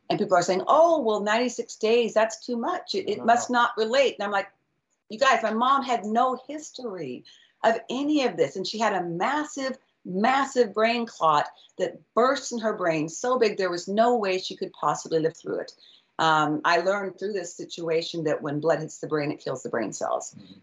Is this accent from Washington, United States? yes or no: yes; Gig Harbor, Washington, United States; another guy in my hometown, Big Harbor, also died.